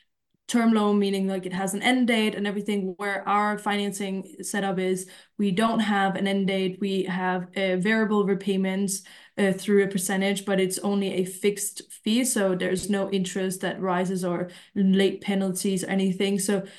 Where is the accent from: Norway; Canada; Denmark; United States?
Denmark; So I'm originally from Denmark, a very, very small town. I think that we have now maybe reached 80,000 people.